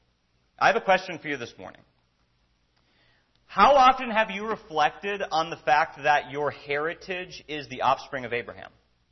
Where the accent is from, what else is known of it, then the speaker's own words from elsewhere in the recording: Minnesota, United States; My heritage is Nordic, and so when I was growing up in Minnesota, my grandpa would try to make me eat lutefisk